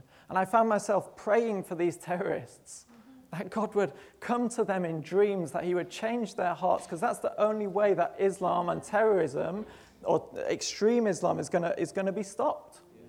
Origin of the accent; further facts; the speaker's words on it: Manchester, North West England, United Kingdom; Most people will know that I grew up in Manchester